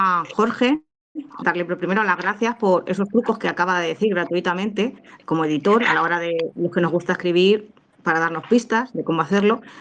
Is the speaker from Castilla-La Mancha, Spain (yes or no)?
yes; Toledo, Castilla-La Mancha, Spain; como vivo en Toledo, soy toledana